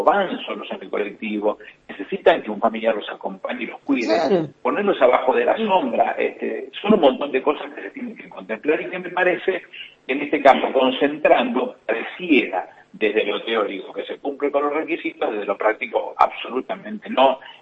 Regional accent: Quilmes, Buenos Aires Province, Argentina; born there; now in Lomas de Zamora, Argentina; Y yo que soy nacido en Quilmes, y mi madre vive en Quilmes, y que no me despego de Quilmes ni al cañonazo

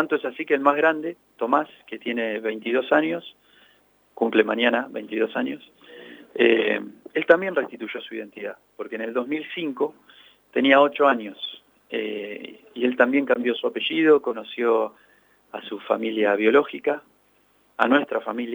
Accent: La Plata, Buenos Aires Province, Argentina; Yo me crié, paradójicamente, en el Parque Saavedra, a una cuadra del Parque Saavedra, así que a menos de 10 cuadras de acá.

